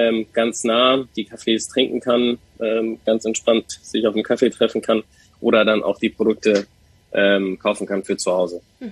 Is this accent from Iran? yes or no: yes; Iran; wir kommen ursprünglich aus dem Iran